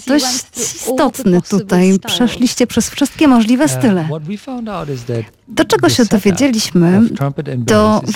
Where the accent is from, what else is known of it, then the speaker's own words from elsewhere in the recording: Germany; Polish is a second language; moved away; tam, gdzie skąd pochodzę, w Niemczech, to jest dość dobrze znane, że dorastałem w kościele katolickim i moje dzieciństwo i młodość było naznaczone akurat tym faktem.